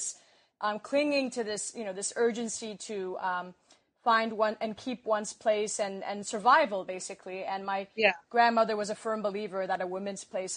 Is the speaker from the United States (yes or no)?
no; Saudi Arabia; moved away as an adult; also born or lived in Kuwait; I was born in Kuwait and raised in Saudi Arabia and then came here when I was, you know, in college and so on.